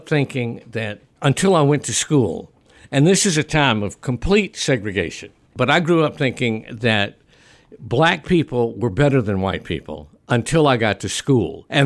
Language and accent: English; Beaufort, South Carolina, United States; I grew up in Beaufort, South Carolina, in the Low Country. My family has been there since 1896.